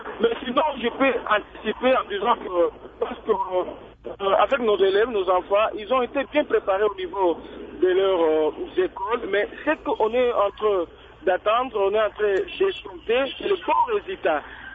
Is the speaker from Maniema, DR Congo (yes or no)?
yes; Maniema, DR Congo; même chez moi, au Maniema, il y a au fond de ma province